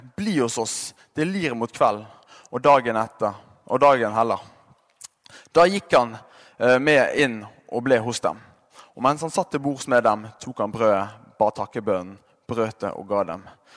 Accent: Bergen, Vestland, Norway; Det kan være det at jeg er bergenser

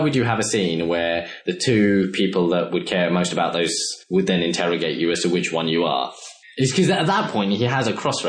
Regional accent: England, United Kingdom; I'm English.

